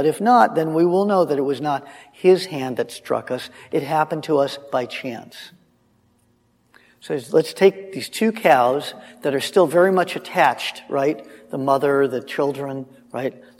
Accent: Los Angeles, California, United States; I don't know. I'm from Los Angeles. I don't know about livestock.

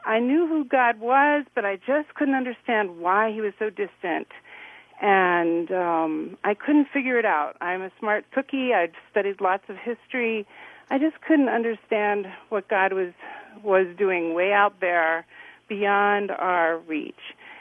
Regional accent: East Coast, United States; now in Chicago, United States; I came out to Chicago from the East Coast to be a PhD candidate at the University of Chicago, and I had been raised as a conservative Jewish girl, had gone to Israel

